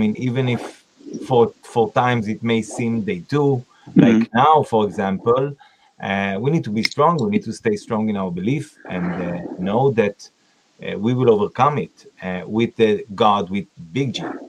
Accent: Israel; we grew up here in Israel thinking Judaism and Zionism is one thing. Thinking to be a Zionist is to be a good Jew.

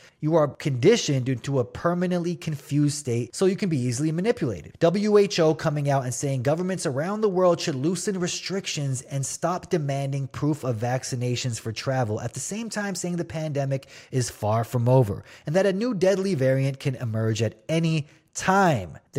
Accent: Vancouver, British Columbia, Canada; I'm not sure about all BC, but I'm from Vancouver, people.

